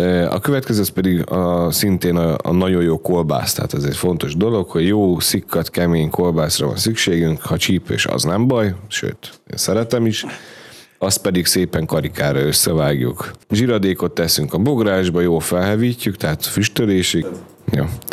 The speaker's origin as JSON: {"language": "Hungarian", "region": "Great Hungarian Plain", "country": "Hungary", "said": "mivel alföldi gyerek vagyok, meg szerintem mindannyian közülünk"}